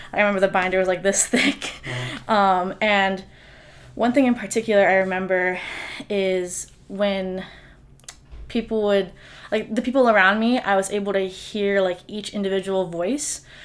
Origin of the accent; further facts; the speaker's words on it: Virginia Beach, Virginia, United States; We had academies where I'm from Virginia Beach, and each high school had like a specific academy.